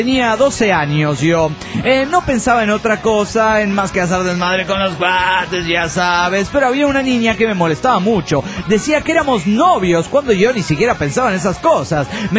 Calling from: Monterrey, Nuevo León, Mexico; de Monterrey, Nuevo León, México.

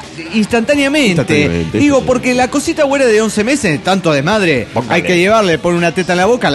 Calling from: Parral, Chihuahua, Mexico; reportándome desde Parral, Chihuahua.

